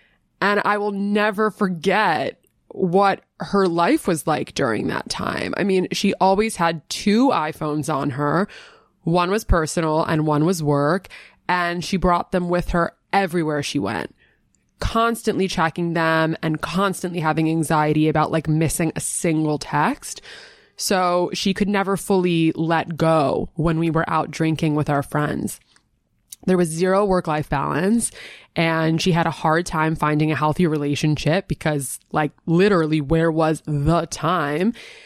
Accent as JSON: {"language": "English", "town": "New York City", "region": "New York", "country": "United States", "tie": "born or raised there", "said": "And growing up in the Manhattan private school system, I had plenty of friends whose parents were prominent business people or celebrities"}